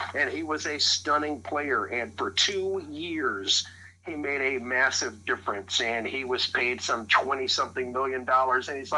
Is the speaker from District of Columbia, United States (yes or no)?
no; Mobile, Alabama, United States; they are filming it here in my hometown of Mobile, Alabama.